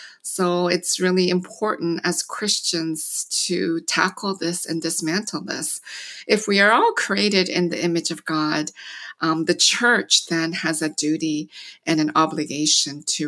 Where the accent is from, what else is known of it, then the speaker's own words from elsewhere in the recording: London, Ontario, Canada; also born or lived in South Korea; So I was born in Korea and then immigrated to Canada in 1975. So we weren't a Christian family. It was a few years later after immigration. And at that time, many of the other Korean immigrants, I grew up in a small city, London, Ontario